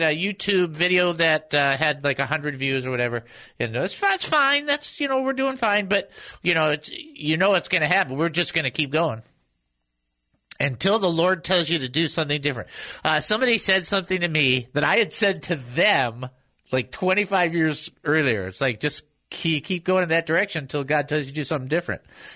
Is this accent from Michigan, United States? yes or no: yes; Michigan, United States; Well, listen, so I'm from Michigan, but not a huge Michigan State fan, just a bigger Michigan fan.